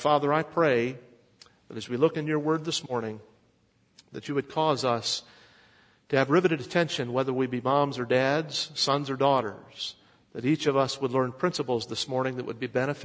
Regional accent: West Virginia, United States; I'm from West Virginia, and just about 20 miles from my childhood home is a little town called Grafton, West Virginia.

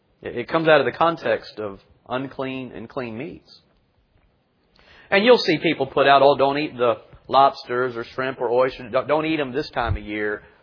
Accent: South Carolina, United States; I grew up down in South Carolina where they have posters say the other white meat

